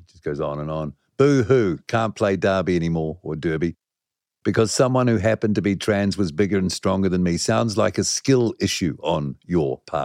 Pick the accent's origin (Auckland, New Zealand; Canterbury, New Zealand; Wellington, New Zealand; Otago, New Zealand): Wellington, New Zealand; We used to take the pee out of people from the Hutt, though I'm technically from the Hutt. So I know a lot about the Hutt.